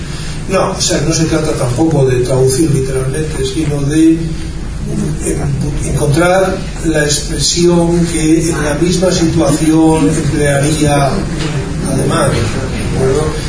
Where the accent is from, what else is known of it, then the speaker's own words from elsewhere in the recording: San Sebastián, Basque Country, Spain; Estuve en mi ciudad natal, San Sebastián, en 2 ocasiones el pasado mes de enero.